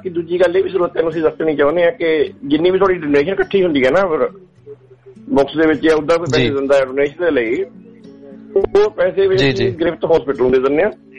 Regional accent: Punjab, India; accent: Puadhi; ਮੋਹਾਲੀ ਦਾ ਹੀ area ਸਾਡਾ, ਤੇ ਨਾਲੇ ਮੋਹਾਲੀ ਦੇ ਨਵਾਂ ਚੰਡੀਗੜ੍ਹ ਜਿਹੜਾ ਬਣ ਰਿਹਾ ਜੀ ਆਪਣੇ ਚੰਡੀਗੜ੍ਹ ਦੇ ਮੁੱਲਾ ਪੱਤ ਦੇ ਨਾਲ ਹੀ ਉੱਥੇ ਸਾਡਾ ਪਿੰਡ ਹੈ।

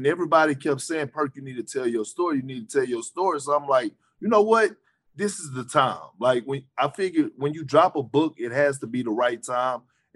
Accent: Beaumont, Texas, United States; also born or lived in Boston, United States; when I was saying the culture change from Beaumont to Boston

